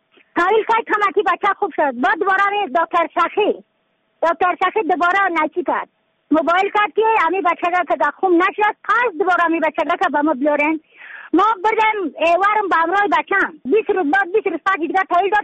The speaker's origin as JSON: {"language": "Persian", "region": "Badakhshan", "country": "Afghanistan", "said": "از بدخشان هستم، مرکز بدخشان، ولسوالی اکل پایان، قریه اینگ."}